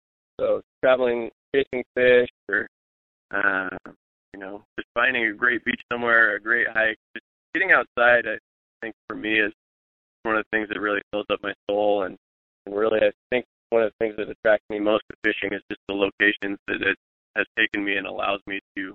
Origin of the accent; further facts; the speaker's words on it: Montana, United States; now in Seattle, United States; Well, I grew up in Montana. My family was a fly fishing family, and got started with that fairly early.